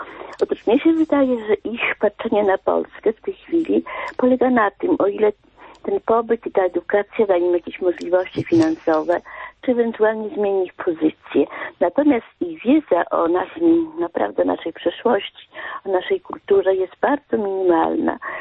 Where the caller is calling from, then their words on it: Dublin, Leinster, Ireland; z Dublina.